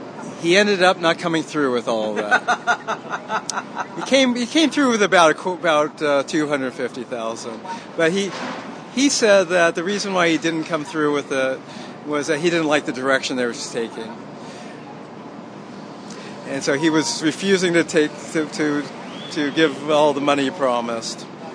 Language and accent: English; Los Angeles, California, United States; I grew up in Hollywood, Laurel Canyon.